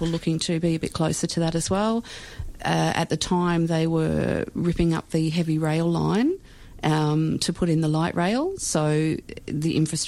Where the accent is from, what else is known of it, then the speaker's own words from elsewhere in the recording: Lambton, New South Wales, Australia; I grew up in Lambton, so Lambton Pool was, and still is, you know, quite a good pool